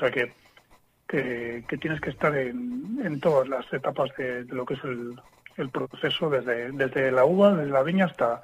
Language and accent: Spanish; Asturias, Spain; Yo, como bien sabes, somos de Asturias. Mi padre fue uno de los fundadores de Dominio de Tares en el año 2000. Y bueno, yo había estudiado en Asturias, mi formación en ingeniería química.